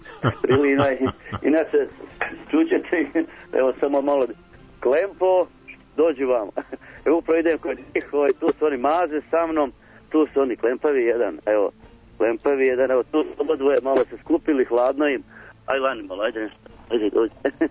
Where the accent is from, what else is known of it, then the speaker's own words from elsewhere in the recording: Šipovo, Republika Srpska, Bosnia & Herzegovina; moved away; bio sam početkom mjeseca malo u Bosni, pa se odatle rodom iz Šipova.